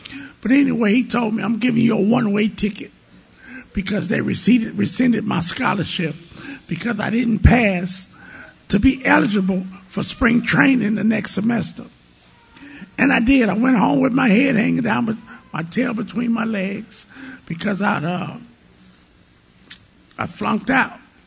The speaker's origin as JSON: {"language": "English", "town": "Port Arthur", "region": "Texas", "country": "United States", "said": "I'm actually from Port Arthur, Texas. Yeah, I am. And I'm actually from Port Arthur."}